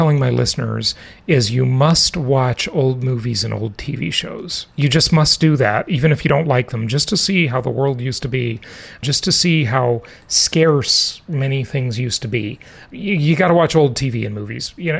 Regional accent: Los Angeles, California, United States; I mean, I grew up in Los Angeles, okay?

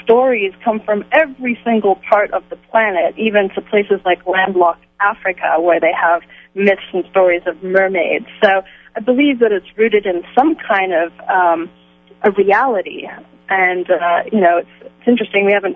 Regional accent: Byron Bay, New South Wales, Australia; I'm living in Hollywood now, which is a good place for a mermaid to be as far as, you know, getting the message out there. But definitely growing up in Australia and living near, right on the beach at Byron Bay for 17 years

